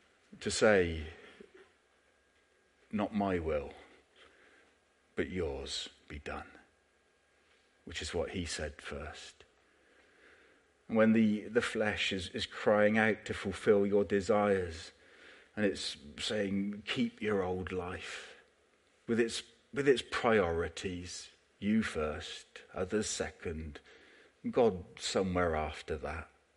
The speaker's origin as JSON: {"language": "English", "town": "Bradford-on-Avon", "region": "South West England", "country": "United Kingdom", "tie": "born or raised there", "said": "He was walking through my hometown in Bradford-on-Avon back in the 1980s."}